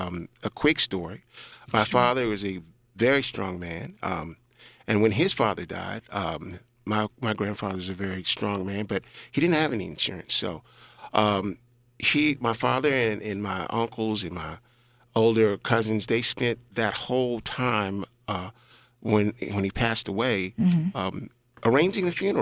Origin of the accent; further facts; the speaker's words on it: Maryland, United States; now in Baltimore, United States; I've been in Baltimore for the last 30 years. I'm originally from the Washington, D.C., Prince George's County area. Came to Baltimore to go to the Maryland Institute College of Art.